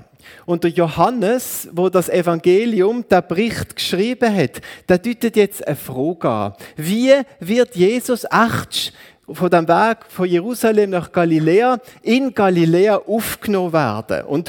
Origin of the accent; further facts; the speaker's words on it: Basel, Basel-Stadt, Switzerland; Ich als Basler, von weit weg, aus einer fremden Kultur, mit einem ziemlich lustigen Akzent